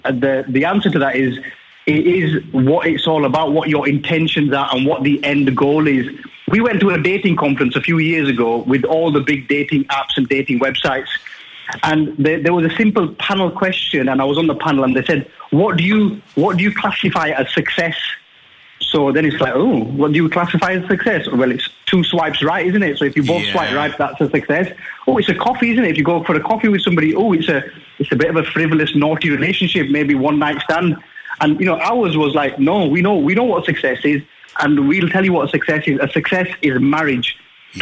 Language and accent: English; England, United Kingdom; I'm British, I'm English.